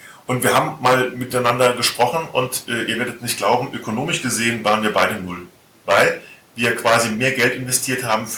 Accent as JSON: {"language": "German", "region": "Hesse", "country": "Germany", "said": "Ich bin Hesse"}